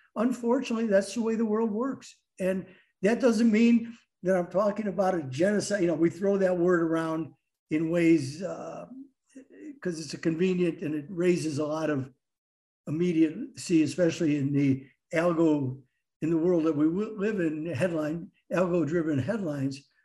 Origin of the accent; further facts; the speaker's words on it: Chicago, Illinois, United States; I'm from Chicago, you know, my whole life.